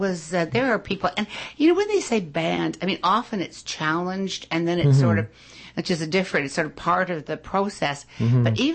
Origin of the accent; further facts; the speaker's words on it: Ontario, Canada; I'm from Ontario.